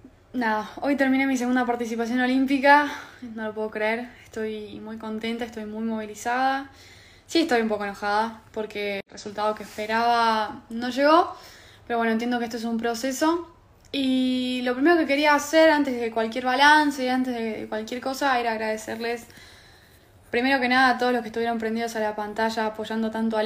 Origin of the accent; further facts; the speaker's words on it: Argentina; nos quería llamar a la reflexión un minuto como argentinos.